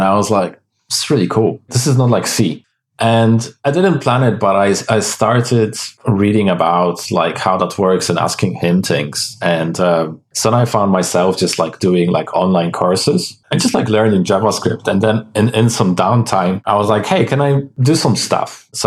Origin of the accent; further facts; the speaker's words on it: Szczecin, West Pomeranian Voivodeship, Poland; moved away as an adult; now in United Kingdom; So I'm originally from Poland, Szczecin. I came to the UK when I was, I think, 20.